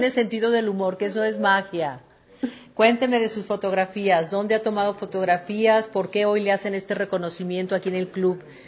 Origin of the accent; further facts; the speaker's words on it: Mexico; Usted y yo somos un recurso mexicano no renovable.